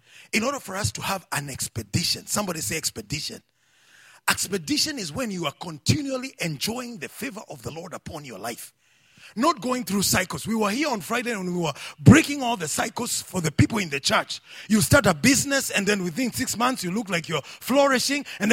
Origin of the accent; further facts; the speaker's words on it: Kenya; I know I'm a Kenyan. There's a blood, I'm a Kenyan.